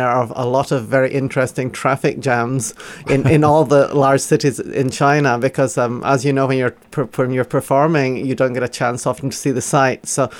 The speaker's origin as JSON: {"language": "English", "town": "Glasgow", "region": "Scotland", "country": "United Kingdom", "tie": "born there", "said": "I was born in Glasgow. That's where I've never really lost the accent"}